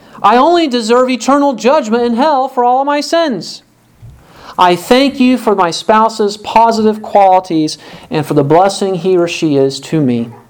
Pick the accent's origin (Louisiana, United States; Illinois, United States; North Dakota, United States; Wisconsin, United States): Illinois, United States; Growing up in Illinois, that was one of my tasks every year, was to go out and spray the thistles.